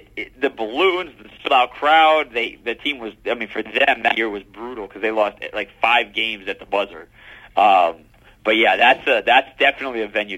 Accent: Michigan, United States; You and I grew up in Michigan.

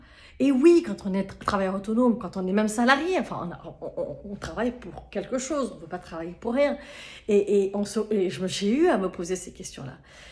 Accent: Côte d’Ivoire; Au-delà de la femme, l'ivoirienne, parce que vous le savez, je viens de Côte d'Ivoire et je me sens beaucoup très, très, très ivoirienne. Et d'ailleurs, je suis actuellement en Côte d'Ivoire pendant que je vous tourne cette vidéo.

